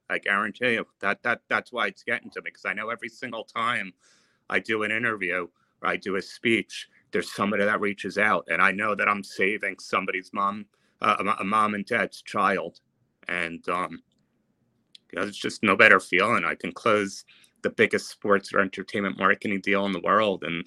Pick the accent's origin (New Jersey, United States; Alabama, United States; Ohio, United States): New Jersey, United States; I'm from New Jersey, so being from New York